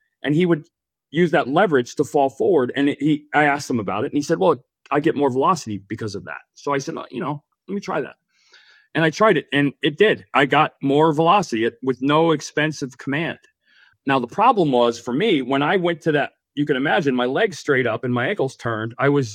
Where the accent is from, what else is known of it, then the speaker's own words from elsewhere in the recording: Phoenix, Arizona, United States; I grew up in Phoenix.